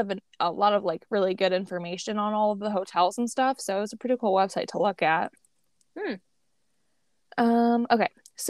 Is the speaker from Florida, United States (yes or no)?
yes; Florida, United States; I grew up in Florida. Yes, it's my favorite restaurant.